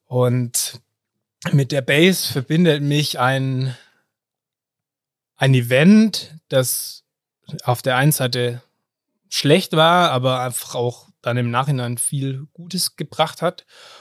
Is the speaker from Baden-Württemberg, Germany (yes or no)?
yes; Esslingen am Neckar, Baden-Württemberg, Germany; now in Innsbruck, Austria; Ich komme aus dem Stuttgarter Umland, aus Esslingen am Neckar.